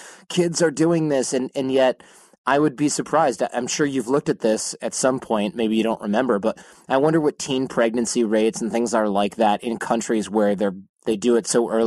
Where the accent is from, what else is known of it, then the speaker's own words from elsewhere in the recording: United States; You know, I'm an American guy.